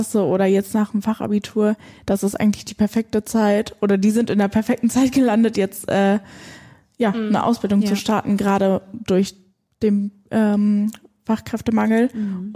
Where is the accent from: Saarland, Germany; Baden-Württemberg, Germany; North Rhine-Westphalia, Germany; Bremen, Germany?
North Rhine-Westphalia, Germany; Belecke; Ja, ich komme aus Belecke. Also mit dem Auto sind das keine 10 Minuten.